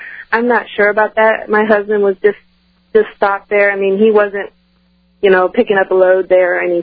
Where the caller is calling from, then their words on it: Missouri, United States; I'm calling from Missouri, Alex.